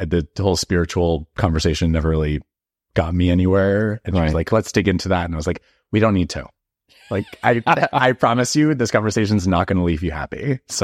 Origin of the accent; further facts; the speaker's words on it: Collegeville, Pennsylvania, United States; So I grew up in Collegeville, Pennsylvania, which is a pretty small town. It's a suburb of Philadelphia.